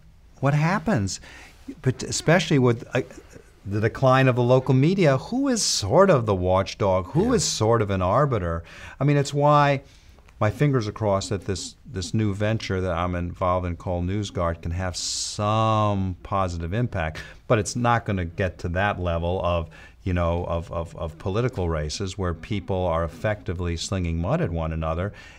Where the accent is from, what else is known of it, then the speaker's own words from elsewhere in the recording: Manhattan, New York, United States; the number of gatekeepers that we knew when we grew up in the Upper West Side of Manhattan has dramatically expanded.